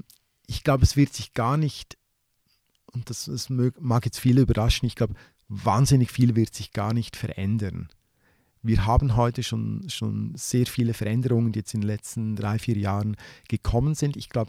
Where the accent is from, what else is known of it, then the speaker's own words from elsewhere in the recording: Solothurn, Switzerland; Solothurn als schönste Barockstadt der Schweiz, meine Heimatstadt.